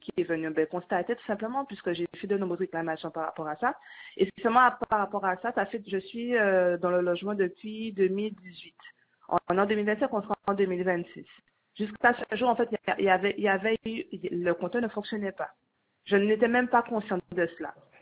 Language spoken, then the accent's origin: French; Guadeloupe, France; Je suis une citoyenne, je suis guadeloupéenne